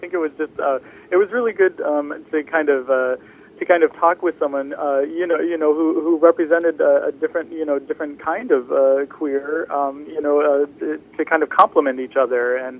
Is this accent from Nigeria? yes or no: no; Detroit, Michigan, United States; moved away as an adult; now in San Francisco, United States; Well, I grew up in Detroit, and I made my way to San Francisco about 16 years ago.